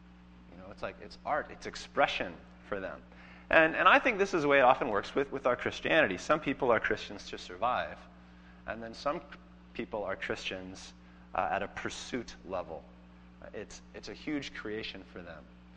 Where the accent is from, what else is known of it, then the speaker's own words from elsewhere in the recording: Oregon, United States; When I grew up in Oregon, in Southern Oregon, and we had a lot of these survivalists in Southern Oregon.